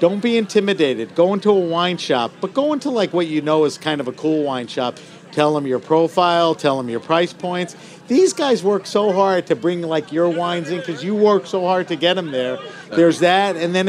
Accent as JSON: {"language": "English", "region": "New York", "country": "United States", "said": "So we're in Charleston. I'm from New York."}